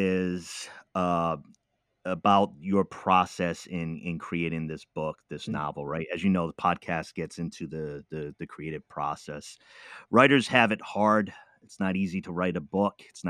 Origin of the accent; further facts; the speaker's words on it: East Coast, United States; also born or lived in Midwest; I mentioned I'm from the East Coast, sometime in the Midwest